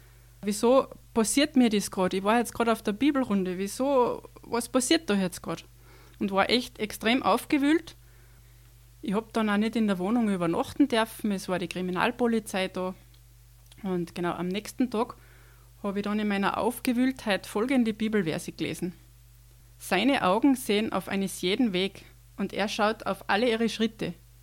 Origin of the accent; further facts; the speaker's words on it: Salzburg, Austria; Grüß euch … ich bin 41 Jahre alt. Ich bin ursprünglich aus dem Lungau und wohne jetzt in Antaring heraus.